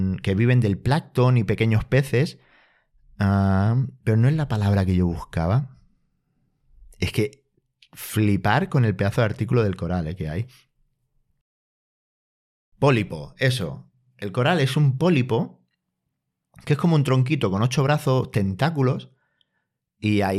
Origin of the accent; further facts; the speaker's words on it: Catalonia, Spain; Pues me quedo con Sant Jordi. Sí, como catalán.